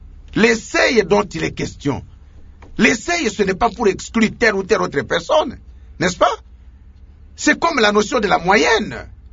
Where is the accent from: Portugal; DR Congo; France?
DR Congo; Yahuma, Tshopo; Ces partis n'existent pas chez moi à Yaouma.